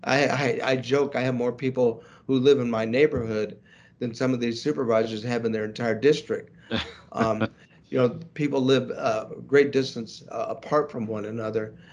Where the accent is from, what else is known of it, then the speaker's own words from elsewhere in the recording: Pasadena, California, United States; I grew up in the Pasadena, Altadena area, and I just have such fond memories of summers spent with my sisters hanging out in the Pasadena Library